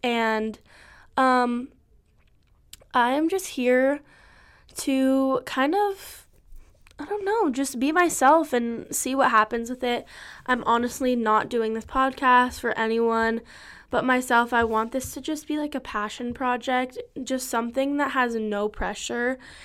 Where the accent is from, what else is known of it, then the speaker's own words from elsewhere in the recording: Los Angeles, California, United States; Hello. I am from Los Angeles. I'm from like Venice Beach, Santa Monica area. I just have like so many fond memories growing up there